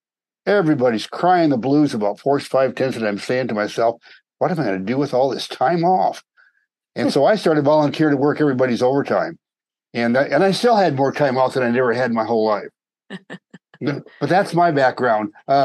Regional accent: Iowa, United States; also born or lived in Fort Smith, Arkansas; I was born in Fort Smith, Arkansas, during the Second World War. My father was stationed there. Shortly after I was born, he was shipped overseas, and my mother returned to the family home, a dairy farm in Iowa.

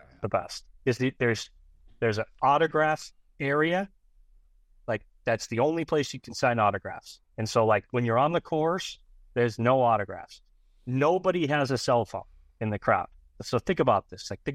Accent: Vermont, United States; Yeah, I grew up in Vermont too, so it's close.

